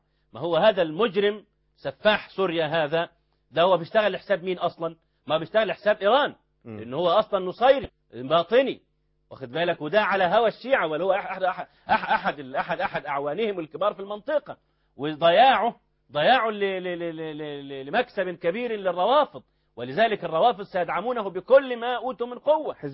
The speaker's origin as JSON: {"language": "Arabic", "country": "Egypt"}